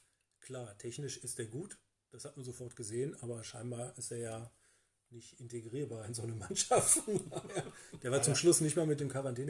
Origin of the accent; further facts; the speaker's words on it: Cologne, North Rhine-Westphalia, Germany; als Kölner darf man sich nicht so weit aus dem Fenster lehnen